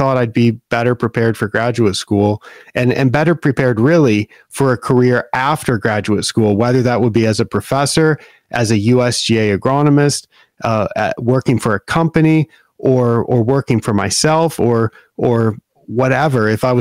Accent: Oregon, United States; Yeah, I'm from Oregon. I grew up in the Willamette Valley, where a lot of the grass seed is produced.

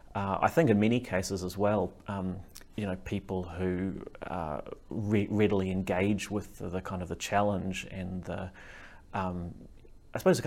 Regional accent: Christchurch, Canterbury, New Zealand; I'm a psychotherapist from Christchurch, New Zealand.

